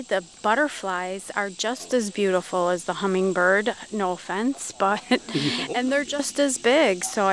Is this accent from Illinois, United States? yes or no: yes; Oak Lawn, Illinois, United States; I'm from Oak Lawn, Illinois, which is a suburb right outside Chicago next to Chicago Ridge.